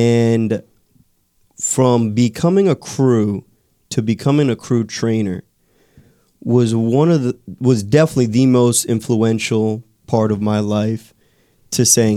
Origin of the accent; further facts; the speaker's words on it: New Jersey, United States; born there; There we go. I was born in Jersey.